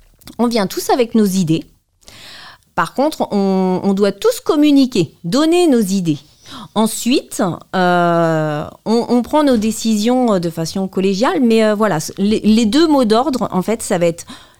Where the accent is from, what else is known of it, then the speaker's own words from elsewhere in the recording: Île-de-France, France; Moi, je suis originaire de Recueil et je voulais des gens qui y étaient depuis longtemps.